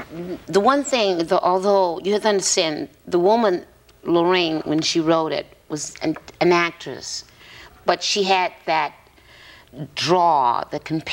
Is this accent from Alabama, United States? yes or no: yes; Alabama, United States; I'm from Alabama. You couldn't do much else, okay?